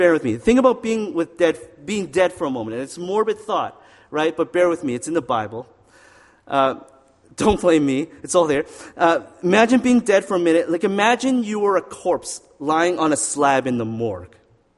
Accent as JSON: {"language": "English", "region": "Saskatchewan", "country": "Canada", "tie": "born or raised there", "said": "I grew up in Saskatchewan."}